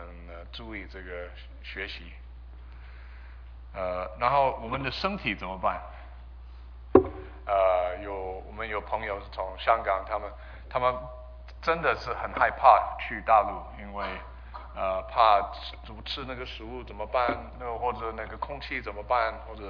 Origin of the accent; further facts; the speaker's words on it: California, United States; 我是在这边长大，我是在我是从Paulus Verdes High School 毕业